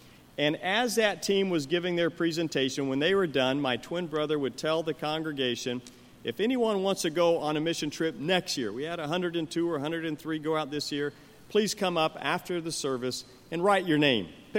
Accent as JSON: {"language": "English", "country": "Liberia", "tie": "born or raised there", "said": "I have an identical twin brother. We grew up together in Liberia from the time we were 6 years old till we went off to college"}